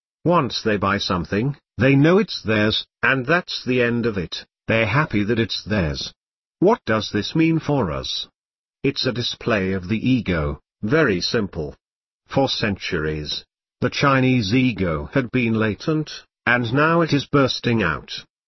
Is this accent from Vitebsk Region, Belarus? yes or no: yes; Vitebsk, Vitebsk Region, Belarus; English is a second language; I was born in Vitebsk, Belarus, right after World War II, when the memory of the war was vivid. Not far from my town, which was home to many Jews before the war, were a concentration camp and an extermination camp